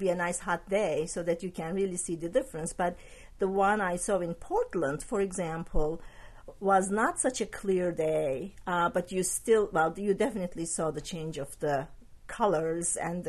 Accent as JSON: {"language": "English", "country": "Turkey", "second_language": "English", "said": "So, because I'm originally from Turkey, so because I speak the language, they asked me to help."}